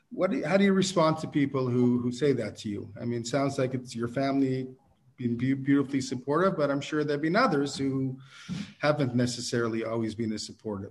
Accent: Canada; We shouldn't just keep this to the U.S. as a Canadian

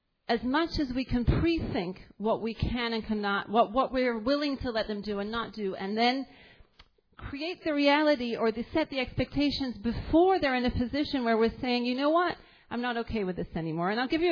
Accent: Israel; you know, I came from Israel.

